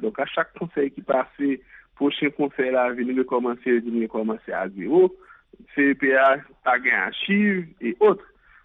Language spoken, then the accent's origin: French; Haiti; nous sommes des Haïtiens